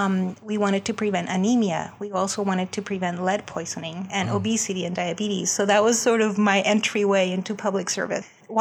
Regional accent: Colombia; When I was growing up in Colombia, I saw firsthand poverty and hunger and malnutrition.

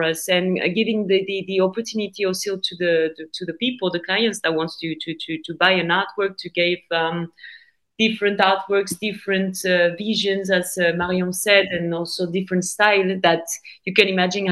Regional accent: Hauts-de-France, France; English is a second language; the region is Picardy, so it's between North and Paris. So when I say to the Italian people that I'm from North of France

